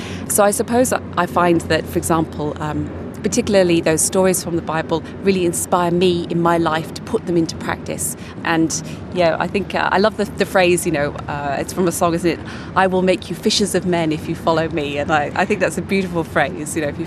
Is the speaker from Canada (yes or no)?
no; England, United Kingdom; I'm English